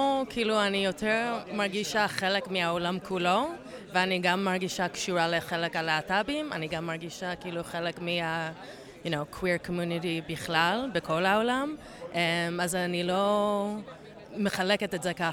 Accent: Chicago, Illinois, United States; now in Israel; אני גדלתי בארצות הברית, בשיקגו

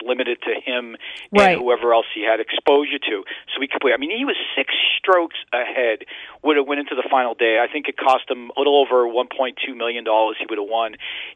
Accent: Quincy, Massachusetts, United States; I think when I was back in good old Quincy, Massachusetts, growing up in Little League, there was a few females that played on the boys' Little League.

